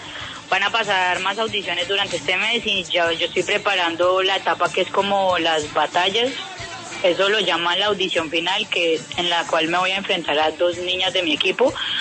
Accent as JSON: {"language": "Spanish", "country": "Colombia", "said": "así como buena colombiana, me pusieron muchos nombres."}